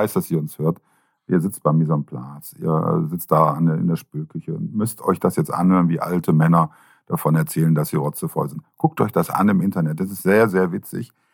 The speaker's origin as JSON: {"language": "German", "town": "Düsseldorf", "region": "North Rhine-Westphalia", "country": "Germany", "tie": "born there", "said": "weil ich bin ja auch geborener Düsseldorfer und kenne vieles anscheinend nicht."}